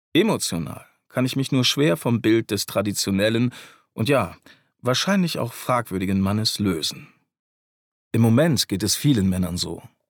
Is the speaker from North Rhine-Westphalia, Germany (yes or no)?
no; Bavaria, Germany; now in Munich, Germany; Es ist tatsächlich so, dass ich im Bayerischen Wald, wo ich aufgewachsen bin, als fortschrittlich und in München, wo ich wohne, als konservativ wahrgenommen werde. Die einen sagen, man merkt, dass du in der Stadt lebst, die anderen, man merkt, dass du vom Land kommst.